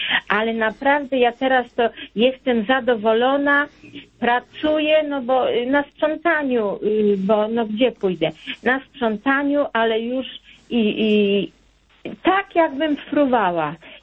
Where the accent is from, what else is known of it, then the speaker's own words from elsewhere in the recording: Subcarpathian Voivodeship, Poland; now in Connecticut, United States; Z Polski pochodzę ze Stalowej, no blisko Stalowej Woli.